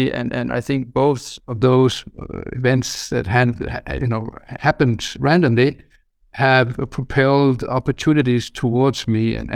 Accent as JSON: {"language": "English", "country": "Greenland", "tie": "born or raised there", "said": "I guess my optimism is partly driven by the fact that I grew up on Greenland."}